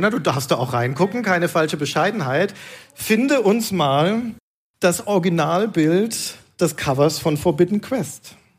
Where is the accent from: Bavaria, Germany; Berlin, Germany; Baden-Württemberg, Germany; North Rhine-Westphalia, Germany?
Bavaria, Germany; Nuremberg; in Nürnberg, meiner Heimatstadt